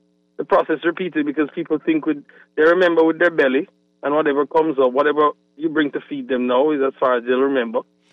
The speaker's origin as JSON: {"language": "English", "country": "Jamaica", "moved": "yes", "said": "I'm originally from Jamaica, originally."}